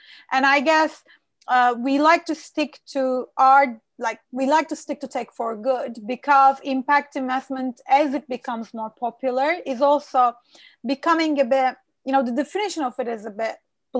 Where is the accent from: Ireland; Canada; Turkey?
Turkey; Aegean Region; English is a second language; I mean, I was born literally 2 kilometers away from Greece. You know, I'm from the Aegean bit of Turkey, isn't it?